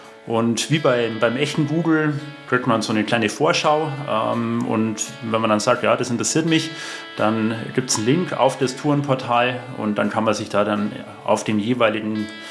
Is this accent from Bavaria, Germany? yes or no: yes; Munich, Bavaria, Germany; München, ja. Ich bin aus Bayern, ich bin sogar gebürtiger Münchner